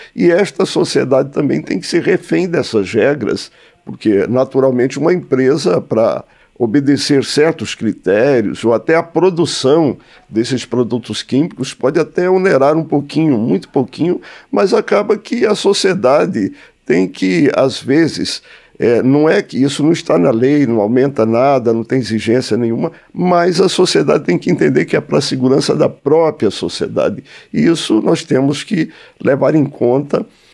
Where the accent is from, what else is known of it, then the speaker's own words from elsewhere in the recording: Palmas, Tocantins, Brazil; Hoje, eu sou de Palmas